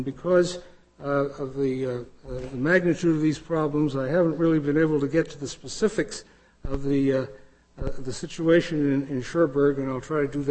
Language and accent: English; California, United States; I come from California, and California Orientals were not terribly well treated over a period of time.